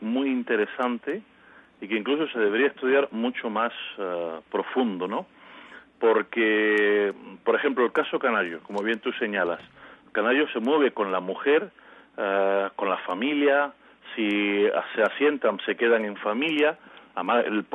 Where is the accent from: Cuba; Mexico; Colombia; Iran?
Cuba; no me veían como cubano. Pero cuando decía no, que yo soy de la isla de Cuba